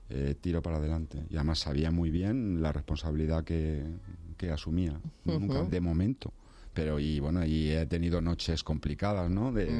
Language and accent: Spanish; Madrid, Community of Madrid, Spain; yo soy madrileño